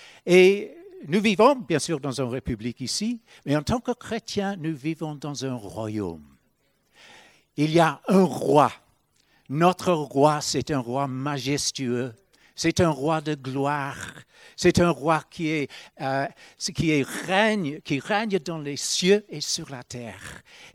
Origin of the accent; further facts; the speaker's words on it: Ireland; Mais je viens d'Irlande et comme vous savez, l'Irlande c'est une république, comme la France d'ailleurs.